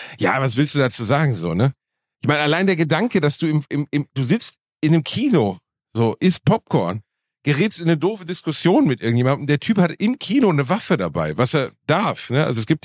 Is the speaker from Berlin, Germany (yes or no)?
no; Gelsenkirchen, North Rhine-Westphalia, Germany; ja, ich bin in Gelsenkirchen aufgewachsen.